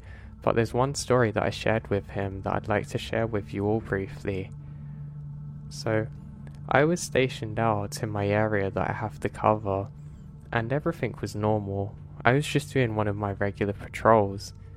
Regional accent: United States; born there; I am American. I was born in America, but my father's from Norway

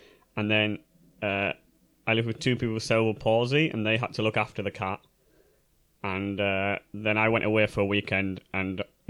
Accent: Bradford, Yorkshire and the Humber, United Kingdom; I am from Bradford.

